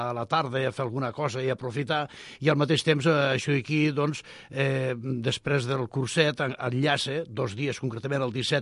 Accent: Sant Cugat del Vallès, Catalonia, Spain; jo a més al meu poble, vull dir... Llavors, Sant Cugat no és per desmereixer cap més això

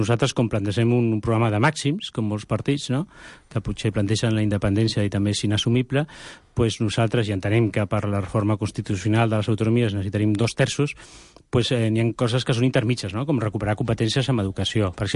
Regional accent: Catalonia, Spain; i com a catalans parlem-ne

